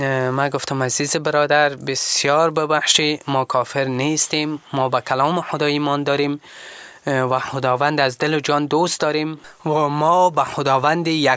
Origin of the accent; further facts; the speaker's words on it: Kabul, Afghanistan; من مربوط به کابل هستم، من بچه کابل هستم.